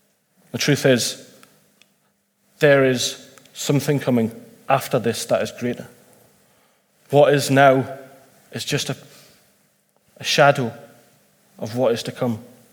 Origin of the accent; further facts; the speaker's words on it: Newcastle, North East England, United Kingdom; Now, I grew up in Newcastle